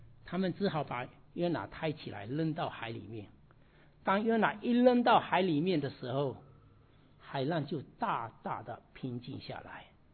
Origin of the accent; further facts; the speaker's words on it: China; 我们其实中国人也拜了很多各种各样的偶像